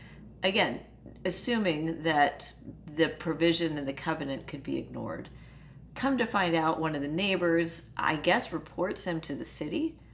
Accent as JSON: {"language": "English", "town": "Houston", "region": "Texas", "country": "United States", "tie": "born or raised there", "said": "I talk about growing up in the Gulfton neighborhood in Houston"}